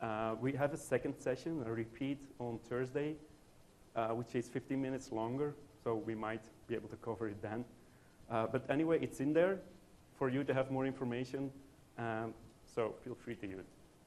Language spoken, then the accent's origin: English; Belgium; I'm from Belgium, third boy from Europe.